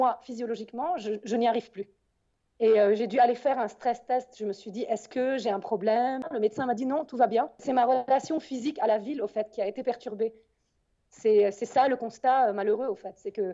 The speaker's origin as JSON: {"language": "French", "town": "Beirut", "region": "Beirut Governorate", "country": "Lebanon", "said": "Ils te disent, tu viens d'où? Beyrouth. Tu cours où? À Beyrouth."}